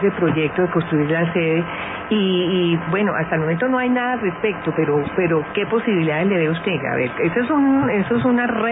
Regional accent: Cali, Valle del Cauca, Colombia; now in Bogotá, Colombia; Yo soy caleña y vivo aquí hace 50 y pico de años

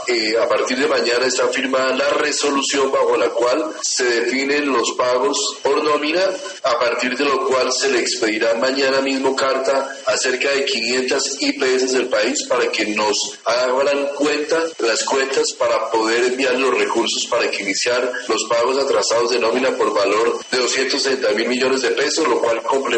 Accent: Colombia

